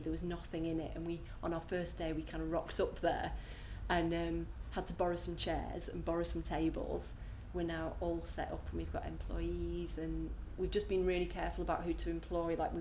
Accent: Huddersfield, Yorkshire and the Humber, United Kingdom; I grew up in Huddersfield, which is nice, I think, but kind of very sort of small town sort of place, and more so when I was growing up there in the 80s. I think now it's almost a suburb of Leeds and Manchester.

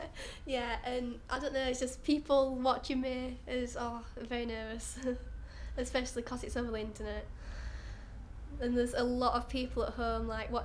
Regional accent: Barnsley, Yorkshire and the Humber, United Kingdom; Well, we're from Barnsley, so obviously travelling actually to London is, you know, a bit of a trek, but.

